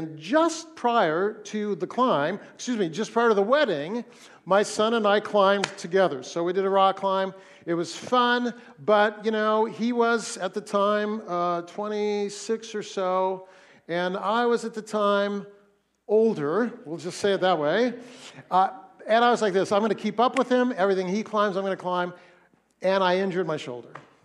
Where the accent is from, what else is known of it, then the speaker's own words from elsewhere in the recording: Fresno, California, United States; now in Seattle, United States; I also have Mount Hermon roots. I grew up in Fresno, and so every year our family would make the trek across to the coast